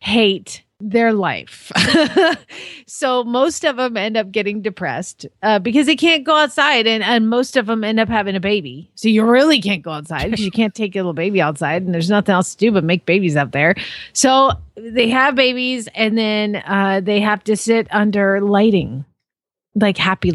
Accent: Georgia, United States; also born or lived in Arizona / Ohio / Kentucky; I mean, I'm from Georgia and then I lived in Arizona. I had a brief stint in Ohio, but I moved because I was freezing to death.

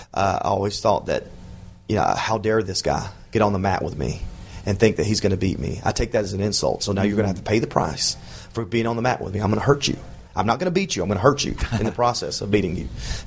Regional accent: the South, United States; I don't know if it's because I was from the South or whatever it is, but they were good to me.

